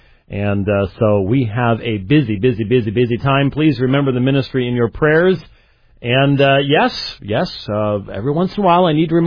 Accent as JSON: {"language": "English", "town": "Minneapolis", "region": "Minnesota", "country": "United States", "tie": "born or raised there", "said": "could be up in Minneapolis, my hometown."}